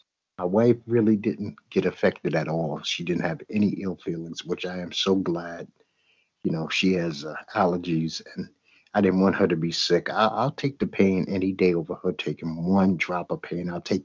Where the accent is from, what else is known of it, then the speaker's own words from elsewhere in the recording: Brooklyn, New York, United States; I'm from Bed-Stuy, Brooklyn, America.